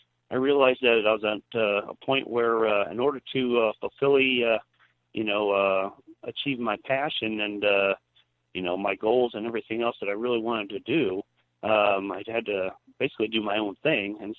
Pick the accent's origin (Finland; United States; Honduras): United States; Pacific Northwest; Yeah, I'm originally from the Northwest, however, in traveling to the Salt Lake City area a number of times, I've fallen in love with the place.